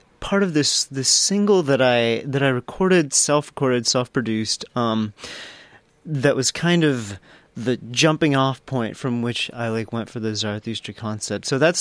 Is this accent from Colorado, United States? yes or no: yes; Durango, Colorado, United States; I grew up, when I was a small child, I grew up in Durango, Colorado, which is out by Four Corners.